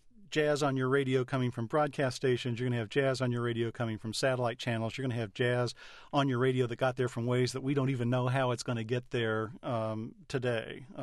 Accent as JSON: {"language": "English", "town": "St. Louis", "region": "Missouri", "country": "United States", "tie": "born or raised there", "said": "I think the isolated programs that I grew up with in St. Louis, the guy on Saturday night doing the jazz show"}